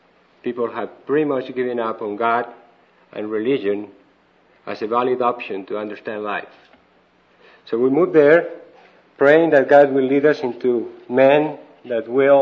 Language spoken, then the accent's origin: English; Bogota, Bogotá, Colombia; I grew up in Bogota, Colombia. That's where I got this wild southern accent.